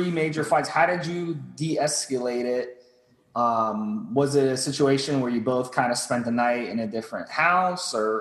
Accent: United States; maybe because I'm American, you guys are Canadian

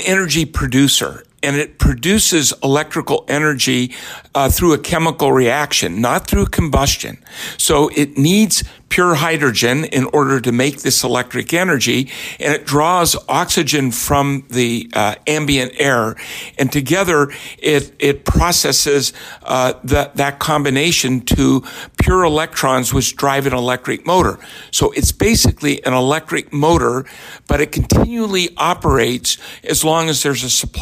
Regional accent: Berkeley, California, United States; Yes, I am from Berkeley.

